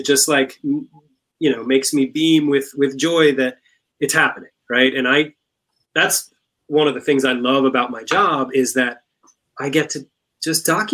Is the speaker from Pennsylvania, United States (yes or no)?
yes; Pennsylvania, United States; And I'm from Pennsylvania, so we don't have those irrigation pivot things